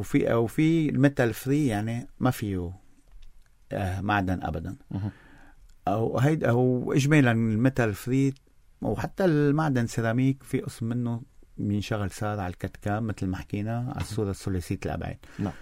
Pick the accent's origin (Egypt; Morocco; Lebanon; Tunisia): Lebanon; نحن تعودنا كلبنانية نسيسر مورنا بحالنا